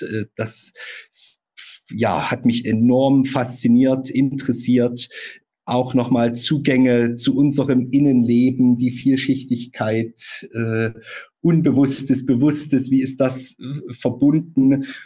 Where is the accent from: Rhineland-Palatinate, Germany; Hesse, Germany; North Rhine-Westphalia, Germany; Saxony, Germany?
Saxony, Germany; Leipzig; 78 geboren in Leipzig. Und als in eine Pfarrersfamilie hinein, mein Vater ist Pfarrer, auch mein Opa